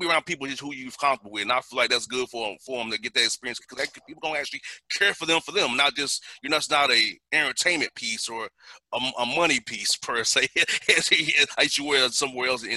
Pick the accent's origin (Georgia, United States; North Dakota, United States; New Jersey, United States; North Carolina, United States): Georgia, United States; Atlanta; Like, you know, I'm from Atlanta, but, like, hey, when I go to Orangeburg or I go to Central up there, I can go to Bethune or Daytona.